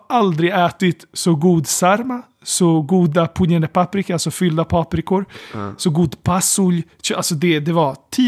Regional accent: Niš, Southern and Eastern Serbia, Serbia; Swedish is a second language; now in Sweden; Jag är från Niš, för de som undrar.

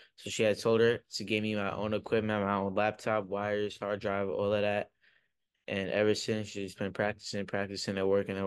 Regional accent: Freeport, New York, United States; I was just born and raised in Freeport.

